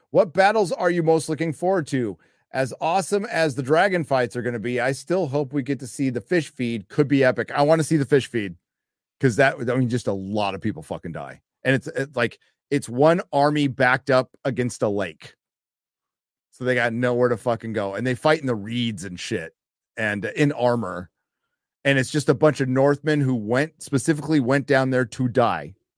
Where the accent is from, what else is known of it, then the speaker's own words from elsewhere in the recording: San Diego, California, United States; And the Padres and I were born the same year. And I'm from San Diego. And it's the only team that's still in San Diego.